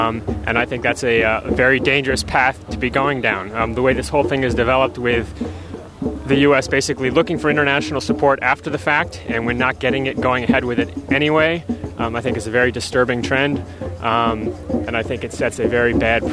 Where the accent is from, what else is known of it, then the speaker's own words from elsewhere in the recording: United States; Well, it makes you feel very nervous, both as an American and just as a human being.